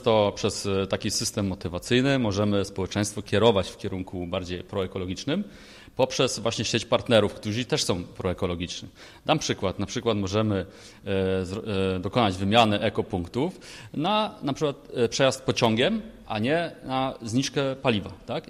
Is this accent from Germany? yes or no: yes; Germany; Ja osobiście się wychowałem w Niemczech